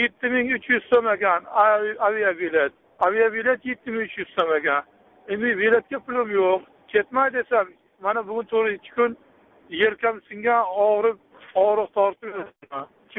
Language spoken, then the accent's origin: Uzbek; Namangan, Namangan Region, Uzbekistan; now in Saint Petersburg, Russia; Men o'zim aslida Namangandanman. Namanganning o'zidan, sentridan. Men bu yerga Leningradga kelib berdim.